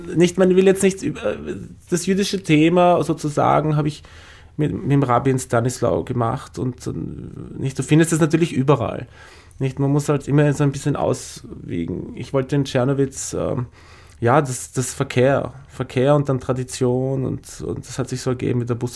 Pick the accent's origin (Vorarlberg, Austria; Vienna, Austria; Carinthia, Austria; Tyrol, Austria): Vienna, Austria; Ich bin aus Wien